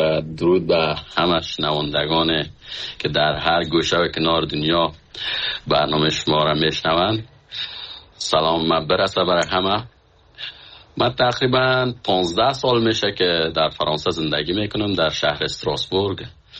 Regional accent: Khinjan, Baghlan, Afghanistan; moved away as an adult; من از فامیل بسیار فقیر از افغانستان هستم که از سالنگ هستم، از خنجان، فامیل ما اونجا زندگی میکنن که از اونجا آمدیم.

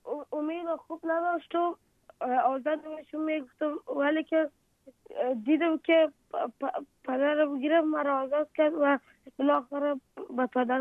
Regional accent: Afghanistan; آرزو دارم که بخیر کلام کشدم افغانستان و وطن خودم را بسانم.

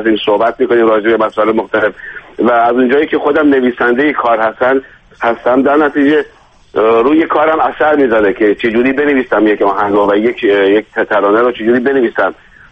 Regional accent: Abadan, Khuzestan, Iran; من اهل آبادان هستم.

